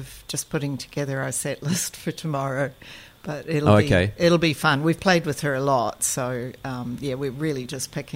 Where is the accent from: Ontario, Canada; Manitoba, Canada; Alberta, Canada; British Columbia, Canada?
Ontario, Canada; my parents are Kiwis, but I grew up in Canada, in Ontario, which has a very strong Scottish influence on the population